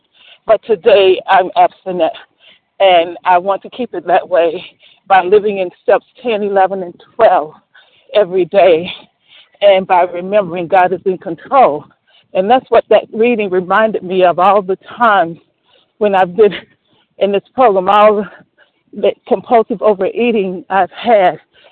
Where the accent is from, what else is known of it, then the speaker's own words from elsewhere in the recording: Atlanta, Georgia, United States; I'm from Metro Atlanta, Georgia.